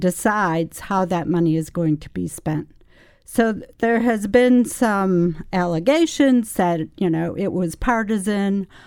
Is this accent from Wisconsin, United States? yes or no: yes; Milwaukee, Wisconsin, United States; I grew up in Milwaukee